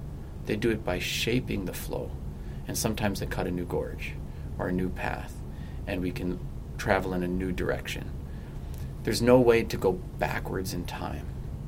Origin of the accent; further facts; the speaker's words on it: Leech Lake, Minnesota, United States; I'm from Leech Lake.